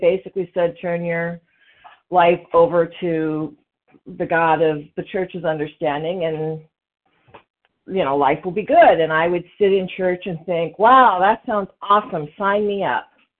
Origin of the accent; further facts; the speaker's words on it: Portland, Oregon, United States; from Portland, Oregon.